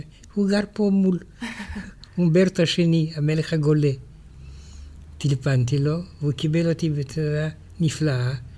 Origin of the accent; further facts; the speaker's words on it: France; כשהייתי ילד בצרפת, ידעתי עם שתי בנות פורטוגליות.